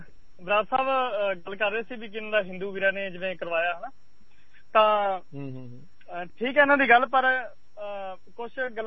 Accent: Rajasthan, India; ਮੈਂ ਹਾਂਜੀ ਮੈਂ ਰਾਜਸਥਾਨ ਤੋਂ ਬਿਲੋਂਗ ਕਰਦਾ

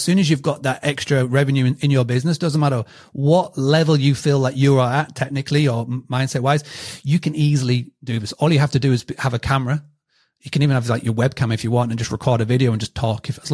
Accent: United Kingdom; accent: British; So my tool is Tavus, and I'll have to spell it for you because of my British accent.

